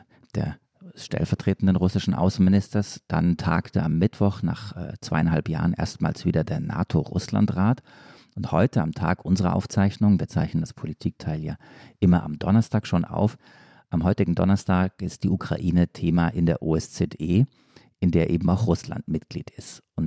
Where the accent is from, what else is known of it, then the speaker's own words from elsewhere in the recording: Stuttgart, Baden-Württemberg, Germany; Wie du weißt, komme ich aus Stuttgart.